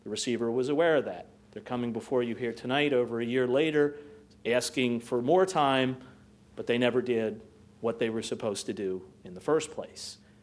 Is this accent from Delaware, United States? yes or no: yes; Delaware, United States; I'm from Newcastle County.